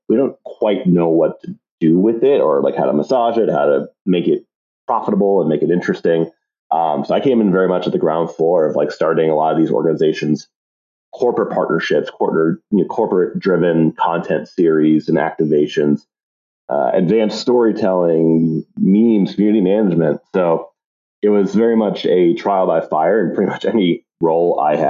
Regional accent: Columbus, Ohio, United States; I grew up in Columbus, Ohio, so Ohio State was alpha and omega.

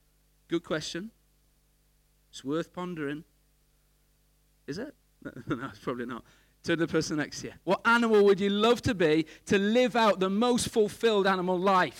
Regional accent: North West England, United Kingdom; I'm no farmer. I grew up in Cumbria, so I know lots of sheep in Cumbria

